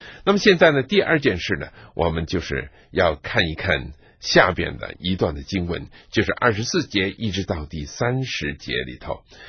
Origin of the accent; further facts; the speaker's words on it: China; 我知道我们中国人很喜欢吃